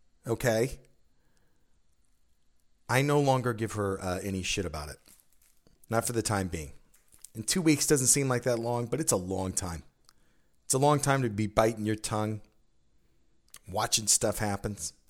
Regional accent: Stockton, California, United States; our connection is we're both from Stockton.

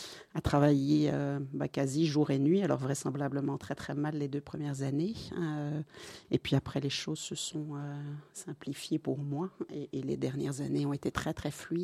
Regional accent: Boussu, Wallonia, Belgium; moved away as an adult; also born or lived in Brussels; Je suis née à Boussu.

